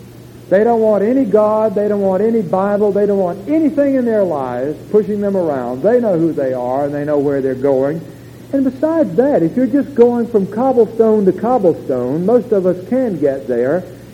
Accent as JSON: {"language": "English", "region": "Florida", "country": "United States", "tie": "born or raised there", "said": "very much like when I was a young man and growing up in the Everglades, we'd be down on some of those lonely rivers"}